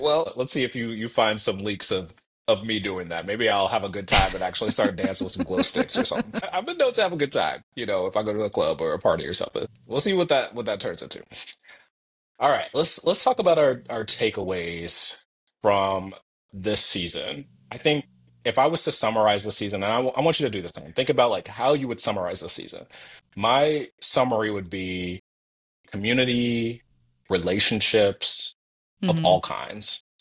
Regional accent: United States; that, I think that as an American, that's what my expectations of my neighbors are.

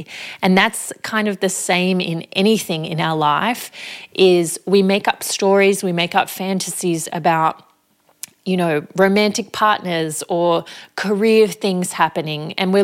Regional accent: Australia; And I think growing up in Australia, I mean, it might be a common thing in Australia

